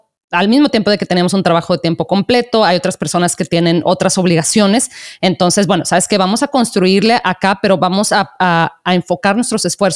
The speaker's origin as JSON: {"language": "Spanish", "country": "Mexico", "said": "Yo me acuerdo que yo soy de México"}